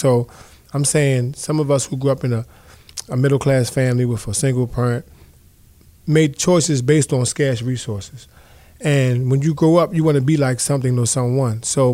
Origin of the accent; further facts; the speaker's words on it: Baltimore, Maryland, United States; So growing up in Baltimore, for some reason, we had lack of resources.